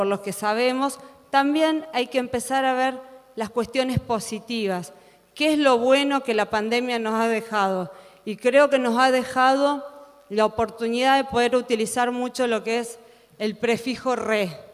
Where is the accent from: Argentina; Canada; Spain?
Argentina; Recreo, Catamarca; yo soy catamarqueña, soy del Departamento La Paz de Recreo